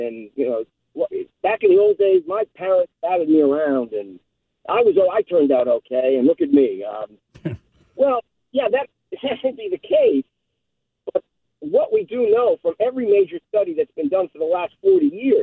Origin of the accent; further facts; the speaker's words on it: Worcester, Massachusetts, United States; now in Connecticut, United States; I'm a big sports, Boston sports fan. I'm originally from Worcester, but I live down here.